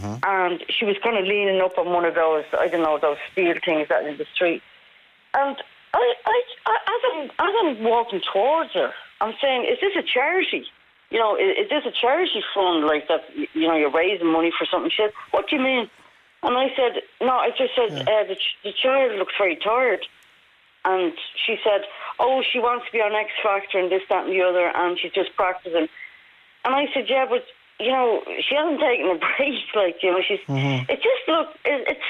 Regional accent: Dublin, Leinster, Ireland; I don't live in Dublin, Joe. I'm from Dublin

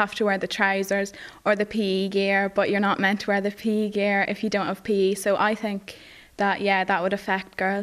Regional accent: Carrick, Ireland; I'm 16 and I'm from Carrick.

